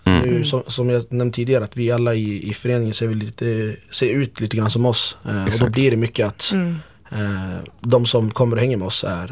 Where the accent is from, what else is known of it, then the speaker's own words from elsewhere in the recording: Sweden; Jag har bott här i mitt liv och Sverige är mitt hem.